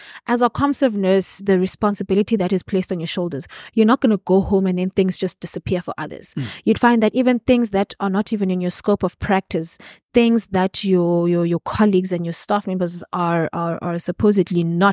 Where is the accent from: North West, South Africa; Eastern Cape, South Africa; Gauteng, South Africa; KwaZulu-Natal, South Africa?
Eastern Cape, South Africa; So technically, I grew up here, I studied here, I worked here.